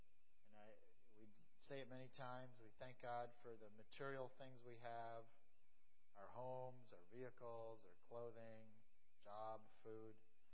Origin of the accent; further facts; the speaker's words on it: Wisconsin, United States; moved away as an adult; now in Pennsylvania, United States; I was going to say my home state, but actually my home state is Wisconsin. And Pennsylvania, I'm a Pennsylvania transplant about 5 years ago.